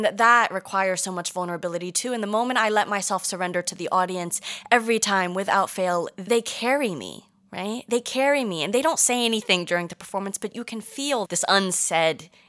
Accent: United States; this guy asks me where I'm from, and I say I'm from America, and he says, no, where are you really from? And then I have to say, okay, well, my parents are Egyptian.

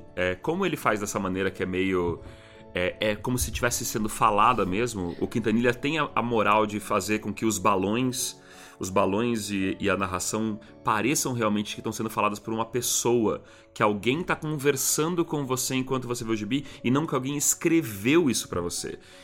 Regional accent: Curitiba, Paraná, Brazil; ela pode ser tão bonita quanto eu, que sou do Batel?

